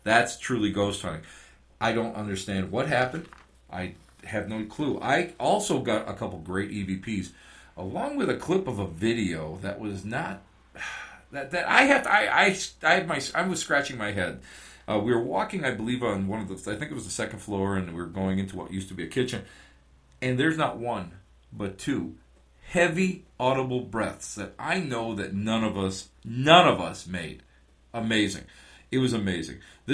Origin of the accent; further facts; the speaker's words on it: Missouri, United States; I'm from Missouri, you gotta show me.